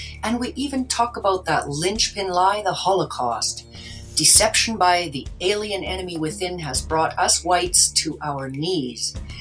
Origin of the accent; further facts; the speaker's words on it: Canada; I am a Canadian.